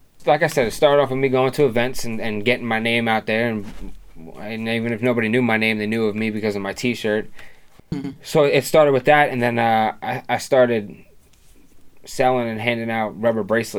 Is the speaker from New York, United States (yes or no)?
yes; New Suffolk, New York, United States; also born or lived in Woodbridge, Virginia; No, I was born in Woodbridge, Virginia. My brother and I, for the most part, grew up in New Suffolk.